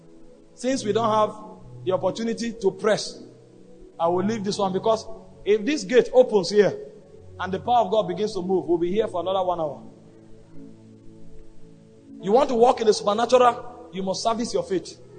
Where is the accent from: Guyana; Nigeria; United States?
Nigeria; English is a second language; But I came from Nigeria and I was a clergy.